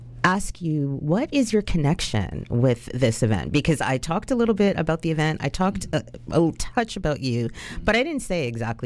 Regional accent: Toronto, Ontario, Canada; now in Lower Mainland, Canada; As a Jamaican Canadian living in the Lower Mainland who's originally from Toronto, I will say that it is a bit of a culture shock sometimes if you were born and raised in Toronto when it comes to the Black community.

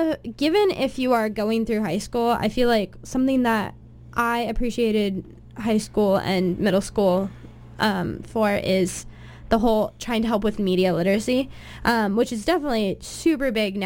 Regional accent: Seattle, Washington, United States; I was from Seattle, so people had some pretty intense views

